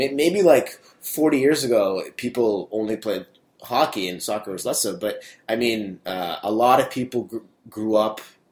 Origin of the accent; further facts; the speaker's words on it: Moscow, Russia; I was born in Moscow. I grew up there seven.